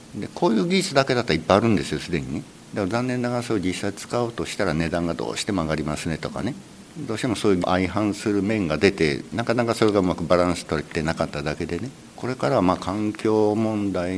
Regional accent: Kansai, Japan; born there; 私も関西生まれなもんですからね

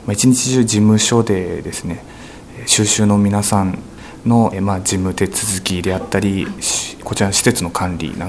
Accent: Tsujido, Kanagawa, Japan; いや、出身は辻堂です。

